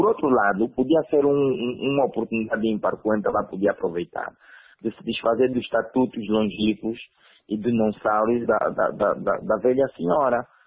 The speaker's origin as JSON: {"language": "Portuguese", "country": "Angola", "said": "Tudo bem, enquanto angolanos, é o partido no poder há mais de 40 anos"}